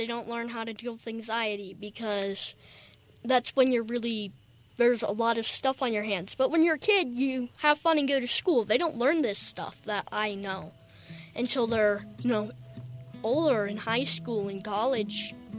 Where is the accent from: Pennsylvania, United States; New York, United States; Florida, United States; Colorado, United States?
Colorado, United States; Windsor; I'm from Windsor, Colorado.